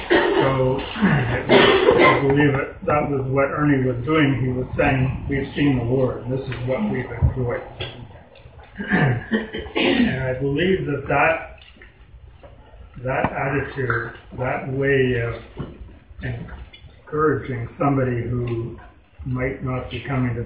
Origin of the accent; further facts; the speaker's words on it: Montreal, Quebec, Canada; And when I was young, growing up in Montreal